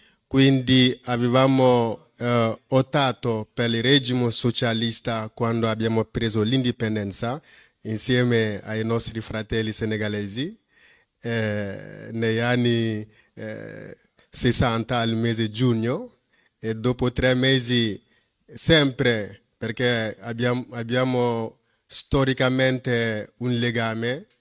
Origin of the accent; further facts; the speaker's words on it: Mali; now in Italy; vengo dal Mali. Sono in Italia da 2015.